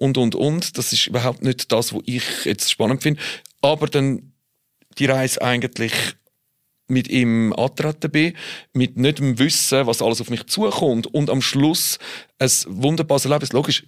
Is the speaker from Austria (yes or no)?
no; Switzerland; bei uns in der Schweiz